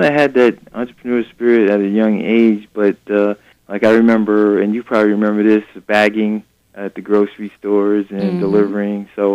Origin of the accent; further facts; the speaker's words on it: New York, United States; moved away as an adult; also born or lived in Washington State; now in San Francisco Bay Area, United States; Well, I'm originally from New York, but I migrated to California via Washington State.